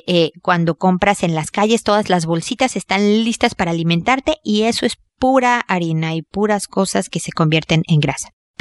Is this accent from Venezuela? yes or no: no; Mexico; soy mexicana